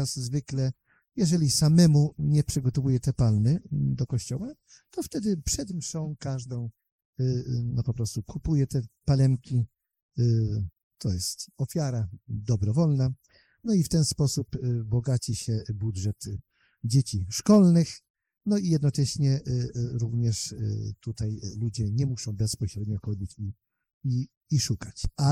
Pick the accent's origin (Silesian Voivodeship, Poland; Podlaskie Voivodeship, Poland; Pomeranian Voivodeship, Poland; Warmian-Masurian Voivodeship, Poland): Pomeranian Voivodeship, Poland; U nas na Kaszubach to są jastra. A na przykład poniedziałek wielkanocny to jest jastrowy poniedziałek. Tutaj trzeba zauważyć poniedziałek, poniedziałek, właśnie bo my jako Belce, Kaszubi północni